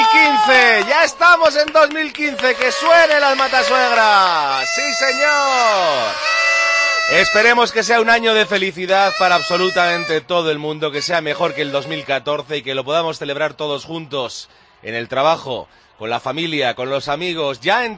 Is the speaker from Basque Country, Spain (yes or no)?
yes; Bilbao, Basque Country, Spain; somos de Bilbao los tres? Somos vizcaínos los tres.